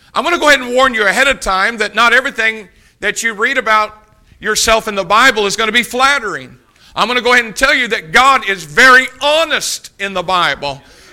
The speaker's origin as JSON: {"language": "English", "country": "United States", "tie": "born or raised there", "said": "When I grew up here in Greene County, one of the things we did a lot in Greene County"}